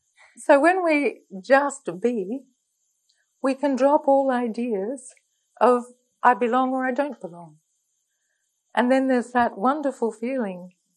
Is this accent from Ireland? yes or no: no; Australia; I come from Australia